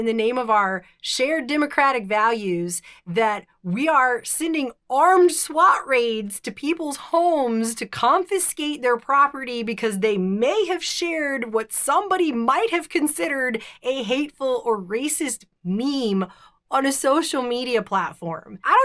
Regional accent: United States; I'm not from Germany. I'm American

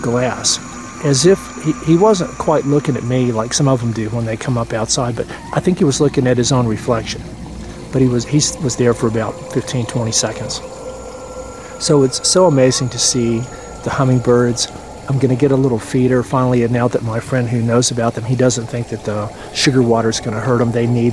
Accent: the South, United States; I told my friend back where I grew up in the South, where we know that the plural of y'all is all y'all.

